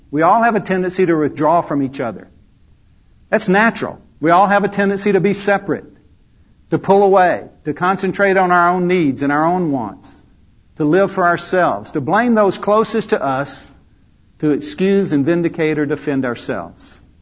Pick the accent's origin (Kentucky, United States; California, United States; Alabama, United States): Alabama, United States; growing up in Alabama, grew up in a home with an older brother, mom and dad. Dad worked for the Alabama Power Company.